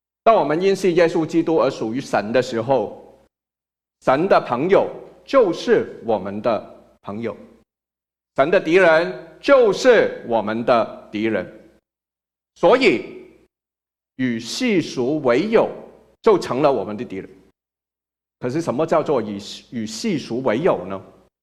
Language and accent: Chinese; China; 我们中国人其实真的是很有福，因为比别人，比美国人多了一个新年。